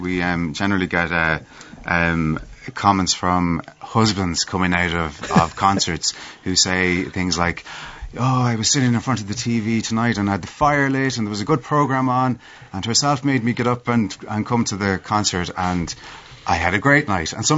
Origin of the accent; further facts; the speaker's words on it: Navan, County Meath, Ireland; I'm from Navan in County Meath.